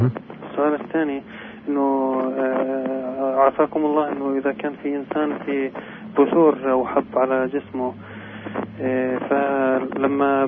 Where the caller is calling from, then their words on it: Tulkarm, Tulkarm Governorate, Palestine; من طول كرم.